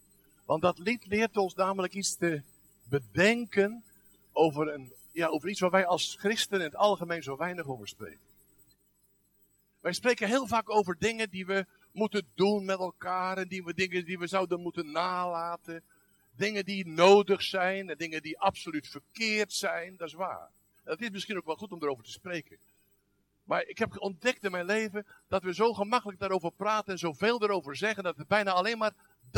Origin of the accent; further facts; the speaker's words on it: Woesten, West Flanders, Belgium; als u tegen mij spreekt, kunt u rustig West-Vlaams tegen mij spreken. Dus dat is helemaal geen probleem. Ja? Ik kom uit het diepe West-Vlaanderen, oftewel Woesten. Dat is de gemeente Vleteren.